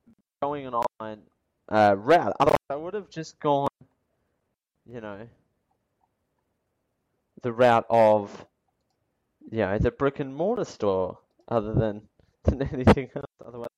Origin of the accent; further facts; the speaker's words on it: Australia; Anyway, why? Because we are Australian.